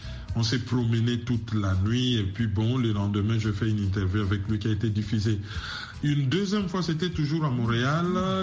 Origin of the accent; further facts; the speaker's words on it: DR Congo; la République démocratique du Congo, mon pays d'origine